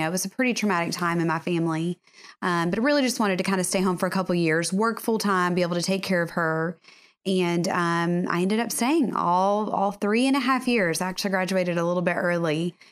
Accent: West Monroe, Louisiana, United States; You know, I grew up in West Monroe, Louisiana. It is a very, very small town, kind of north central. And just loved it. I was, you know, Cajun by the grace of God.

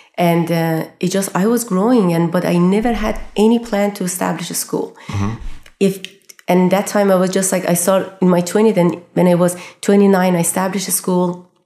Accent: Iran; when I was growing up in Iran, we had war for 8 years.

